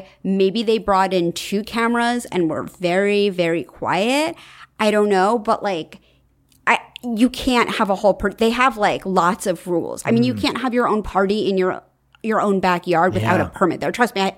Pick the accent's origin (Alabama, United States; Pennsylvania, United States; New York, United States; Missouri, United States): New York, United States; New York City; No one has a lot of outdoor space in New York City. I'm from New York City.